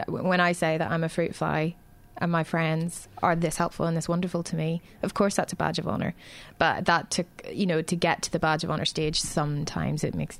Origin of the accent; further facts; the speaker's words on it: Northern Ireland, United Kingdom; now in Australia; I'm from Northern Ireland, and I've only been in Australia for 6 months